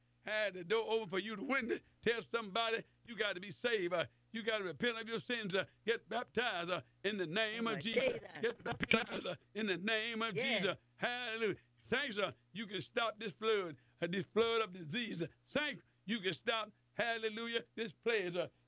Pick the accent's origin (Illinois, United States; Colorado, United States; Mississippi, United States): Mississippi, United States; I'm from Mississippi. That's what I'm talking about.